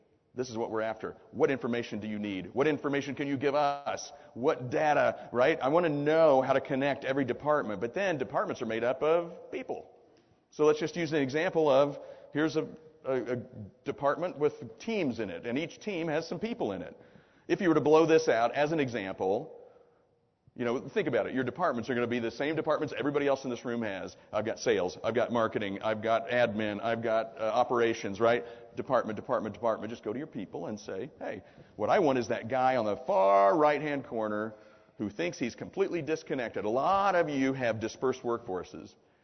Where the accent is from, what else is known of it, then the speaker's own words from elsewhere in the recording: the Ozarks, United States; I'm from the Ozarks, so when I say guy, it's gender free, okay?